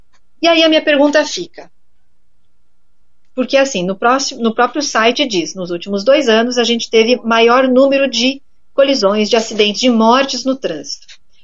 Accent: Curitiba, Paraná, Brazil; esse é um assunto que nos toca especialmente como paranaenses, curitibanos, aqui do Sul, mas brasileiros, né?

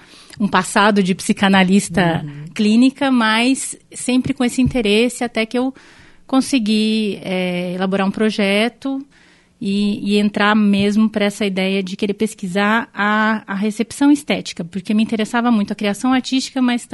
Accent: Tupã, São Paulo, Brazil; esse eu vi quando ainda morava em Tupã, que é a cidade onde eu nasci. Que é uma cidadezinha que não tinha cinema.

